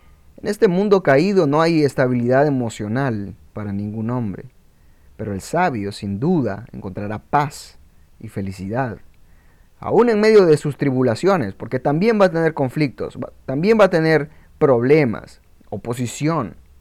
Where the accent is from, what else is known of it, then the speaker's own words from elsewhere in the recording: Honduras; Yo recuerdo muy bien un árbol de mango en mi país, Honduras, y como yo me subía a este árbol y agarraba los mejores frutos